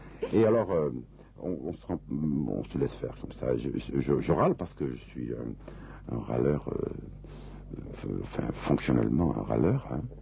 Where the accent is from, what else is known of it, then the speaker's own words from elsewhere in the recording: Monaco; Je comprends Niçois, mon père était Niçois, mais je ne le parle pas. Hein. Je parle un peu monégasque, parce que je suis monégasque.